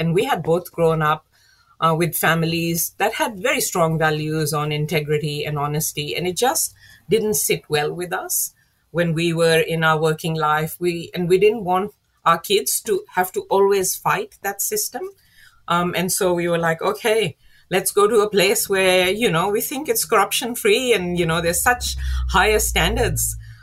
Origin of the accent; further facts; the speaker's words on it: Pakistan; moved away; growing up in Pakistan, it's quite monocultural, you could say. Everyone, almost everyone there looks like me.